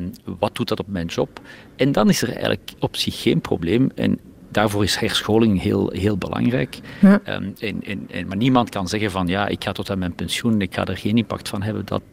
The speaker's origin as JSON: {"language": "Dutch", "region": "Flanders", "country": "Belgium", "said": "Hoog tijd om daar ook als Belgen en Vlaming aan de voorhand te zijn"}